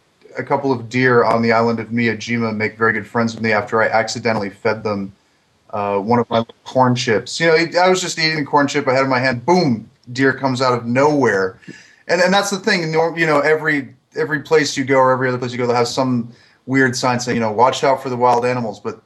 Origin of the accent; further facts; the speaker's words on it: Holland, Michigan, United States; I'm from Holland, Michigan, so I can get. Or I mean, I'm from near Holland, Michigan, so I can get stereotypical Dutch things.